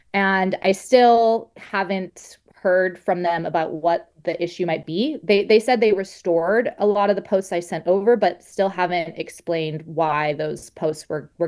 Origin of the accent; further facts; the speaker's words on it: California, United States; I grew up in California, and I grew up evacuating wildfires